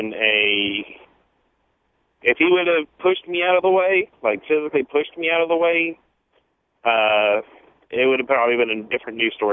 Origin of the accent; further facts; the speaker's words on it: Dallas, Texas, United States; I grew up in Dallas, and I lived in Dallas the majority of my life, and I just recently moved up here